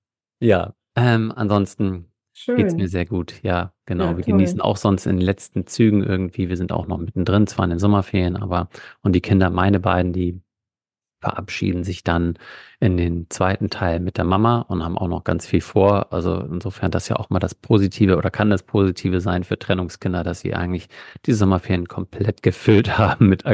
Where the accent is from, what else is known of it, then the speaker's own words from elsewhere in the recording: Northern Germany, Germany; Ich komme ja übrigens aus dem Norden.